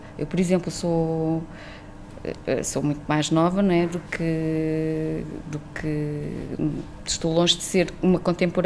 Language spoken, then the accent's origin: Portuguese; Castelo de Vide, Portalegre, Portugal; sou de Castelo de Vide e trabalho aqui nas áreas artísticas